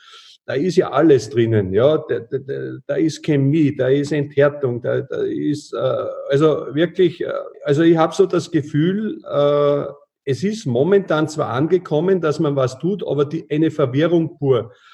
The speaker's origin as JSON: {"language": "German", "country": "Austria", "said": "gerade bei uns in Österreich"}